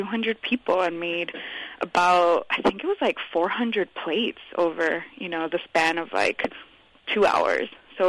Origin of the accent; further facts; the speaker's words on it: Miami, Florida, United States; I grew up in Miami, and I went to magnet art schools since I was in third grade.